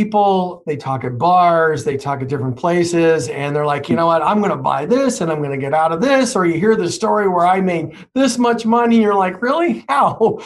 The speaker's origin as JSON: {"language": "English", "region": "California", "country": "United States", "said": "I'd never live in Indiana just because I'm from California and I don't like the cold that much."}